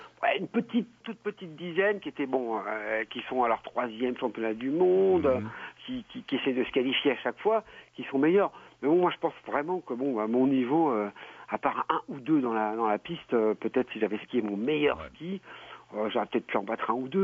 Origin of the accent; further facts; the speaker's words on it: Haiti; Puisque je suis haïtien.